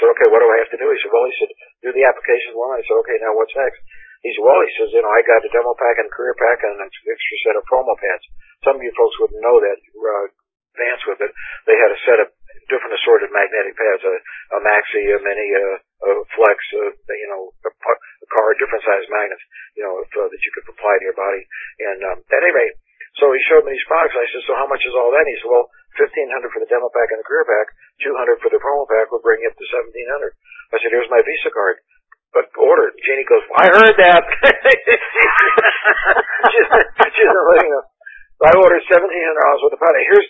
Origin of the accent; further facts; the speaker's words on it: United States; I'm an American just like you, and I love my country dearly